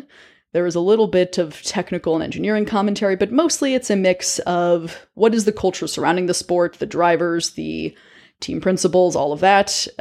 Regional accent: United States; now in New York City, United States; I'm American. I'm based in the States. I'm based in New York City.

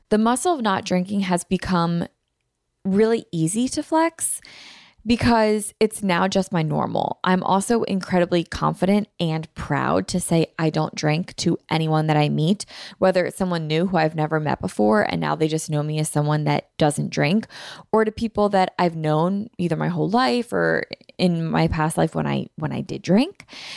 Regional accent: Philadelphia, Pennsylvania, United States; and the Eagles were in the Super Bowl, and I'm from Philly.

